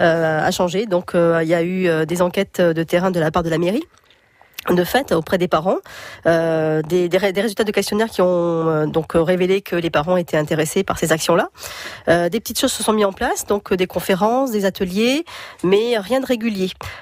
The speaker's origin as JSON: {"language": "French", "region": "south of France", "country": "France", "lives_now": "Laval, France", "said": "je suis pas changéenne du tout, je suis du sud de la France, originaire du sud de la France"}